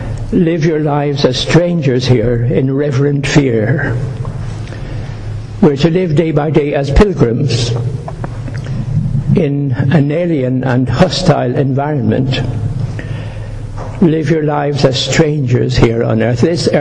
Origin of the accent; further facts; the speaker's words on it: Ireland; Being Irish, I'll start at the third one.